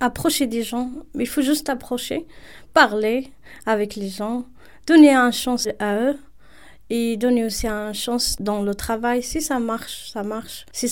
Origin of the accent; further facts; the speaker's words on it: Morocco; French is a second language; moved away; j'ai de la chance de parler un peu le français. Donc, c'était facile pour moi un peu d'intégrer. Et quand je viens de Maroc aussi, c'est un pays un peu ouvert aussi.